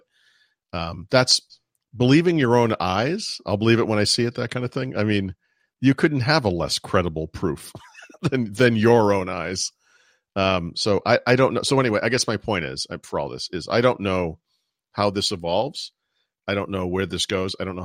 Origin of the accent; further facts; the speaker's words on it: Boston, Massachusetts, United States; moved away as an adult; I grew up in Boston. I just happened to grow up in Boston. I was born there through no choice of my own. That's my background. I am a Boston sports fan.